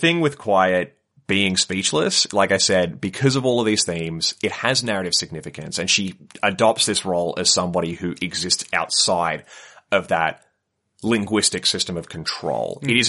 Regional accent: Australia; Like, I, as an English-speaking Australian, I probably have a lot more in common than an American and a Canadian and a British person

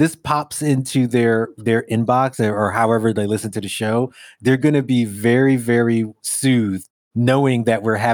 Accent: Brooklyn, New York, United States; I grew up in New York, you know, Brooklyn and the land of concrete and glass and tall buildings and all the rest of those things.

